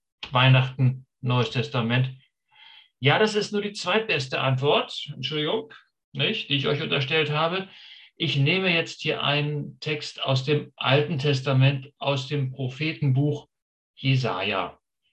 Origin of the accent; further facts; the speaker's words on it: Schleswig-Holstein, Germany; ich komme aus Schleswig-Holstein, okay?